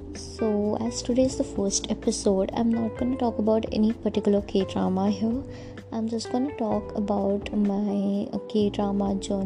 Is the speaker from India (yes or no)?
yes; India; first language Hindi; English is a second language; maybe some Hindi phrases or some Hindi slangs would come in between naturally, because I'm an Indian and Hindi is my language.